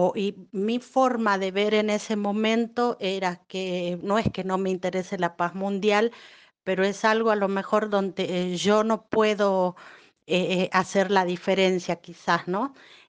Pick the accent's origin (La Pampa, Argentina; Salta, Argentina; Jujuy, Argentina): Jujuy, Argentina; yo fui convocada como escritora argentina y escritora jujeña para participar.